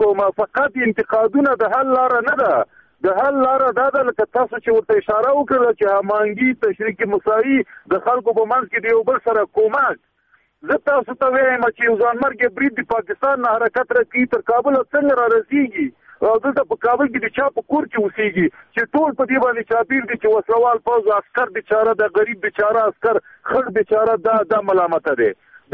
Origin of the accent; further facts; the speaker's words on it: Afghanistan; زه یو افغان یم